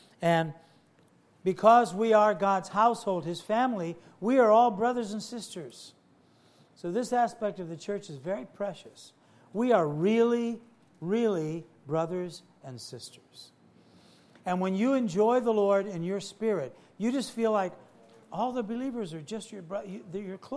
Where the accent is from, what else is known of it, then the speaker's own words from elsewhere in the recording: Ferguson, Missouri, United States; well, I grew up in Ferguson, Missouri. Now, he and I know what that means.